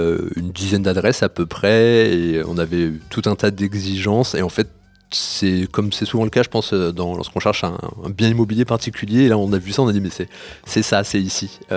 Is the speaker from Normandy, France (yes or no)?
no; Paris, Île-de-France, France; Alors moi oui, moi je suis de Paris